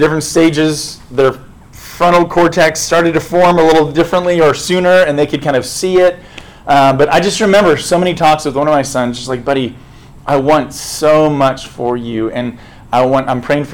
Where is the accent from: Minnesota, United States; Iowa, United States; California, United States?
California, United States; San Diego; I grew up in San Diego